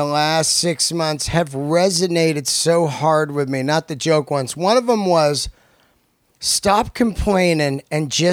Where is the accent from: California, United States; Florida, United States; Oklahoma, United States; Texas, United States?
California, United States; I'm from the Bay Area.